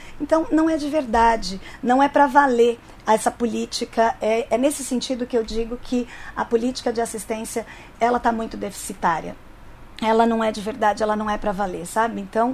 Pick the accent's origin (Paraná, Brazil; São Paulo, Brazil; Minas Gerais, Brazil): São Paulo, Brazil; a subprefeitura da minha região, eu sou da região de São Mateus, na Leste